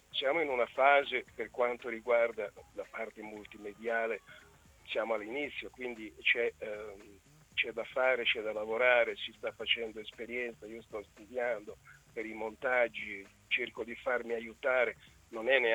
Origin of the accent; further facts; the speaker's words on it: Rome, Lazio, Italy; perché io sono romano. Di conseguenza, trasferitomi in Ancona, mi sono trovato di fronte ad una realtà che è più piccola della realtà romana